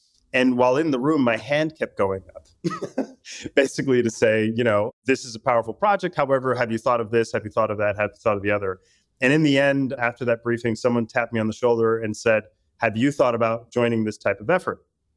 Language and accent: English; Puerto Rico; I'm from Puerto Rico. I was born and raised in Puerto Rico. Grew up poor in the poorest part of the United States, the island of Puerto Rico.